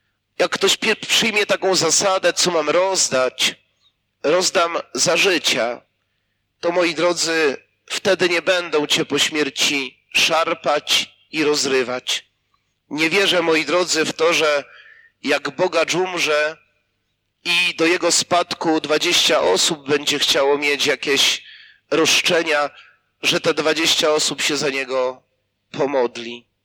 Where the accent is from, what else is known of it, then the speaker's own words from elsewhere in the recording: Łańcut, Subcarpathian Voivodeship, Poland; W mojej wiosce, z której pochodzę, pod Łańcutem, było wydarzenie małżonkobójstwa.